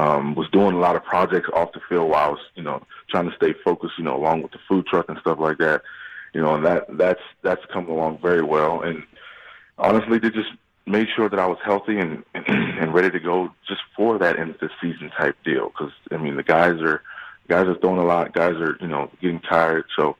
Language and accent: English; South Boston, Massachusetts, United States; Well, it came from my hometown. It was a 40-year, I would say, restaurant slash, you know, little business, home business. And he opened it up to the people of South Boston.